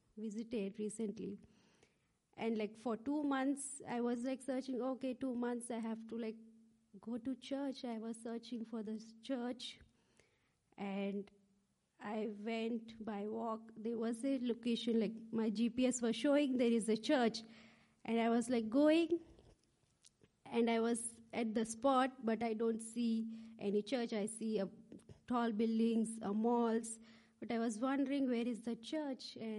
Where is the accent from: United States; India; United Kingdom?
India; South India; Like, I come from South India, like, I don't have much experience of these struggles